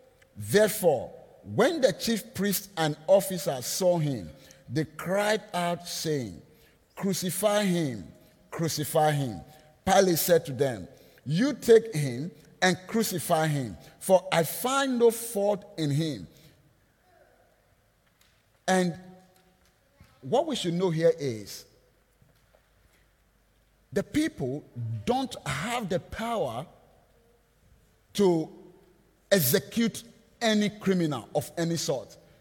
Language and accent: English; Nigeria; Of course, I am from Nigeria. I read the history of the British colonization of our country.